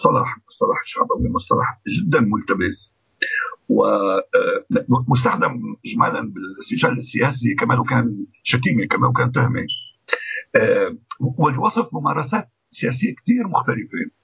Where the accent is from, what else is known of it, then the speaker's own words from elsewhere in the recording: Syria; مثل ما أنا سوري بيعنوه طبعا قبل كل شيء سوري